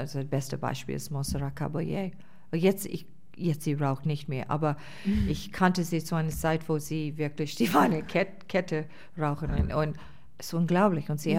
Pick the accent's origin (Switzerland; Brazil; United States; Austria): United States; Boston, Massachusetts; Ich habe sehr schöne Erinnerungen von den USA, also von Boston, wo ich aufgewachsen bin, sehr warme Erinnerungen.